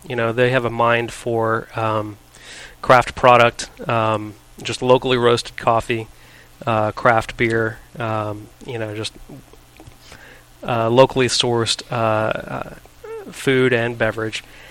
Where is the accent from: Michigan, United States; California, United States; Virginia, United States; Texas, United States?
Texas, United States; Dallas; I grew up here in Dallas in the Metroplex